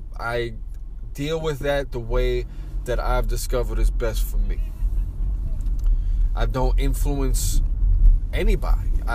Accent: New York City, New York, United States; I was born in Our Lady of Mercy Hospital in the Bronx. I was raised on Briggs Ave and Kingsbridge in the Bronx.

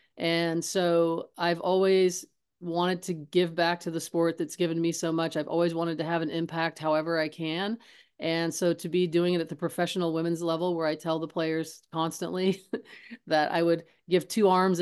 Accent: California, United States; It was in San Diego. I'm from Southern California.

